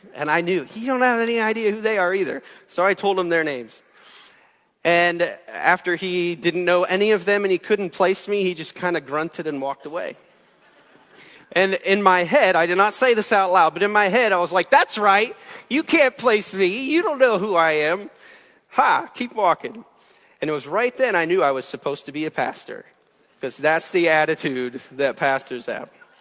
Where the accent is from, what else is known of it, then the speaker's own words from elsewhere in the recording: Pennsylvania, United States; I grew up in Pennsylvania, and she grew up over in Kelowna